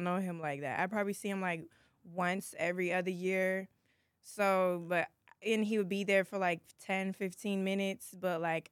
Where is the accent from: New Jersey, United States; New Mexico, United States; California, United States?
California, United States; Los Angeles; I'm from Los Angeles, California. More specifically, Inglewood, Playa del Rey area.